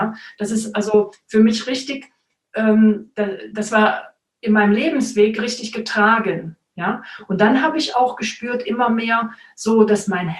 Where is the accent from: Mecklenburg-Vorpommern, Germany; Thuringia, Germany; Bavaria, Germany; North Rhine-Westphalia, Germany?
North Rhine-Westphalia, Germany; Cologne; now in Stuttgart, Germany; Ich komme tatsächlich aus Köln.